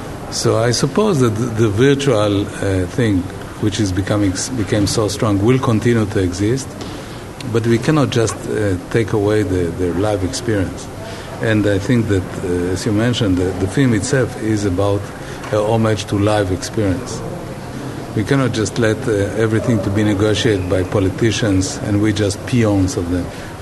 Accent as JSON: {"language": "English", "town": "Haifa", "region": "Haifa District", "country": "Israel", "said": "because I'm from Haifa"}